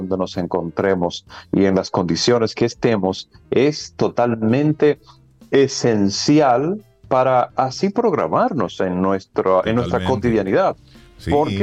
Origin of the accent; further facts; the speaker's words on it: La Vega, Dominican Republic; also born or lived in Santo Domingo; Yo estaba en La Vega ya en ese momento, nací aquí en Santo Domingo, pero fui a educarme y a crecer a La Vega.